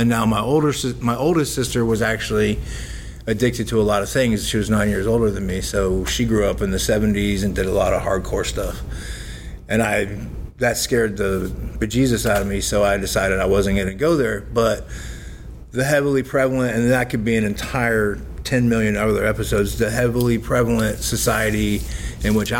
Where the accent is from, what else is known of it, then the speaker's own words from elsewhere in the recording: Tampa, Florida, United States; Well, basically, I'm a third generation Floridian. I'm from Tampa, Florida. I was born in 1971, so I'm 51 years old.